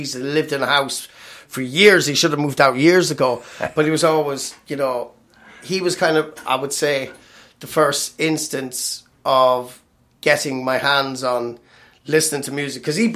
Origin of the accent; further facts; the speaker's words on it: Killy, Leinster, Ireland; also born or lived in Birmingham; I grew up in County Offaly, a place called Killy outside Tullamore, 5 miles outside. But my parents lived in Birmingham. They're both from Tullamore, by the way.